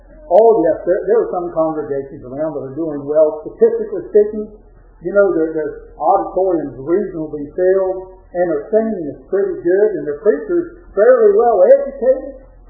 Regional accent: Williamstown, West Virginia, United States; I grew up in the Ohio Valley. I grew up in Williamstown. I have five brothers.

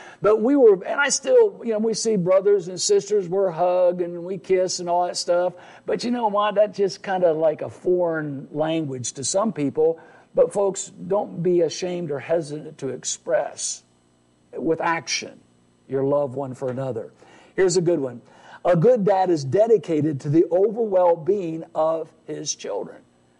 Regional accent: Portland, Indiana, United States; before that, I was a church planter in my hometown area. You talk about having some challenges, a prophet without honor in his own home. They knew me in Portland, Indiana as an entertainer.

